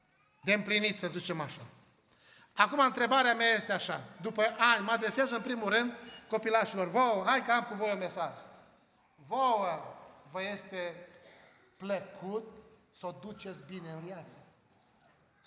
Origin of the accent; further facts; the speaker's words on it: Romania; moved away as an adult; now in Austria; Eu am plecat din România să fac un trai mai bun mie și familiei mele.